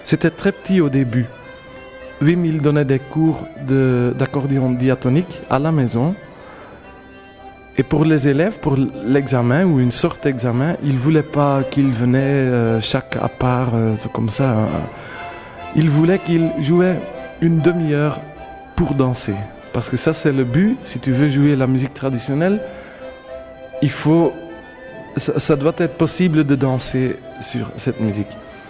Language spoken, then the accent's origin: French; Belgium; On vient d'une région près de Bruxelles où habite Herman De Witt